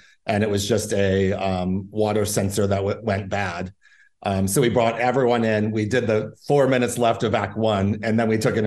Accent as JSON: {"language": "English", "town": "St. Johns", "region": "Michigan", "country": "United States", "tie": "born or raised there", "said": "I mean, I grew up in St. John's."}